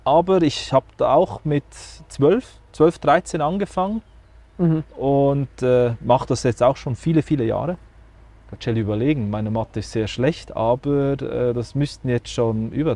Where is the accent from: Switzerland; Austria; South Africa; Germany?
Switzerland; Stein, Aargau; In Stein, im Fricktal. Stein.